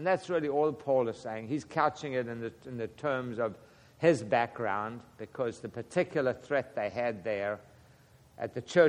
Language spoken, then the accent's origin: English; South Africa; that's how I was raised in South Africa. We were raised, you know, Episcopal, basic Anglican, we called it back then. I was raised Anglican